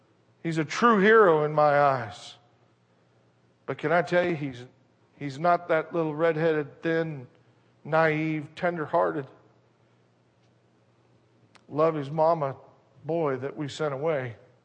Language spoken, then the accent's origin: English; United States; born there; I'm glad I was born in America.